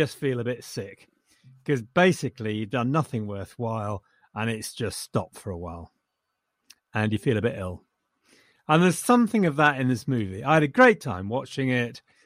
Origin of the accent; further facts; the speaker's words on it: England, United Kingdom; I'm too English to enjoy that.